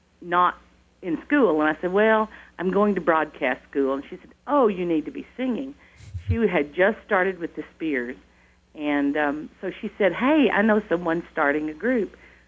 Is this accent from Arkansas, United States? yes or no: yes; Arkansas, United States; I was raised in Arkansas, and we just learned to open up and let her fly.